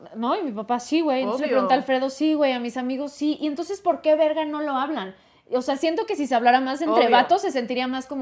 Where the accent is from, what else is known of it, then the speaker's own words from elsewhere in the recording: Colombia; Soy de Colombia y a mis 20 años fui a hacerme mi primer citología.